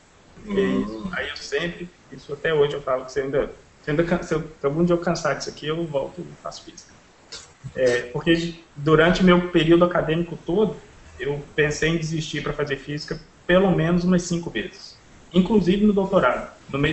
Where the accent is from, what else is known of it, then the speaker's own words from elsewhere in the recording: Belo Horizonte, Minas Gerais, Brazil; moved away as an adult; also born or lived in Texas, United States; a minha formação é toda em Belo Horizonte, Minas. Sou de BH, de Minas.